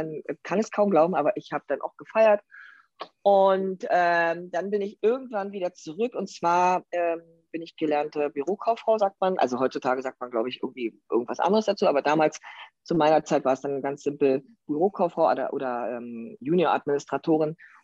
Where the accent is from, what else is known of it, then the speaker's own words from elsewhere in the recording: East Germany, Germany; ich komme ja aus dem Ostteil Deutschlands, ja, aus der DDR.